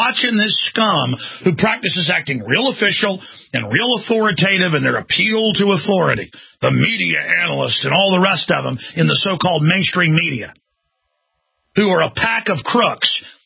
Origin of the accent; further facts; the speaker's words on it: United States; I'm an American, but I'm a human being first. And my country's under attack, and I'm sick of it.